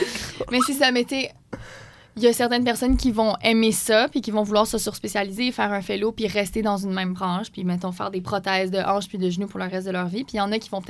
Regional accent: Montreal, Quebec, Canada; Mais dans le fond, moi, je viens de Montréal, de Côte-des-Neiges, mais j'ai un chalet dans les Laurentides.

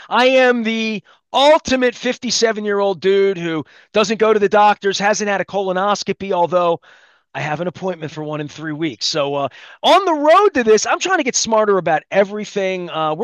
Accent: Dundalk, Maryland, United States; I'm from Dundalk. I lived in the community, and I call it Archie Bunker's Dundalk in the 70s.

